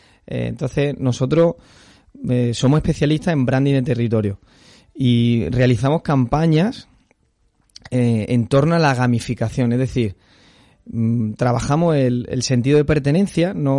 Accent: Málaga, Andalusia, Spain; yo como malagueño no conocía muchas fiestas, muchas tradiciones que tenemos

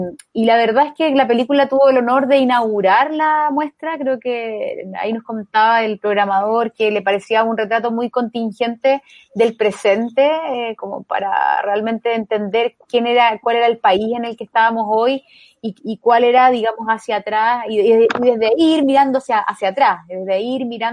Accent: Temuco, Araucanía, Chile; Yo soy de Temuco

